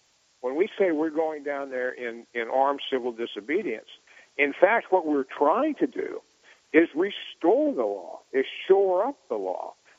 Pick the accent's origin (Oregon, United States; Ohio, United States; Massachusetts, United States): Ohio, United States; also born or lived in Michigan; I was born in Michigan, sir. I was raised in Ohio amongst the heathen Buckeye. But I got my Southern green card several years ago.